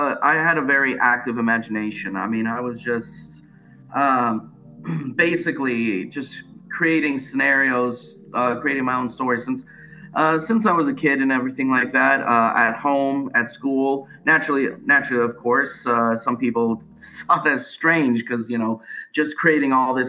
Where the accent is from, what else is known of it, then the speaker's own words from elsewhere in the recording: Los Angeles, California, United States; also born or lived in Houston; I grew up in different cities. I didn't really have a hometown, as you call it, but the most consistent places I stayed was between Los Angeles and Houston.